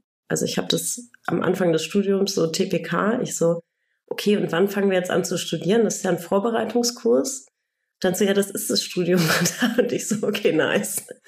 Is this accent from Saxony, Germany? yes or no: no; Düren, North Rhine-Westphalia, Germany; born there; Ich bin in Düren geboren, das liegt zwischen Köln und Aachen und vielleicht kennt man das Straßenschild sogar oder ist man zum Tanken rausgefahren und habe dann in Bonn studiert.